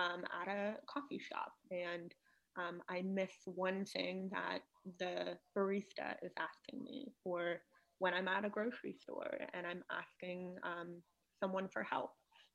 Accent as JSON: {"language": "English", "region": "California", "country": "United States", "said": "not just in British Columbia, but within my home state of California."}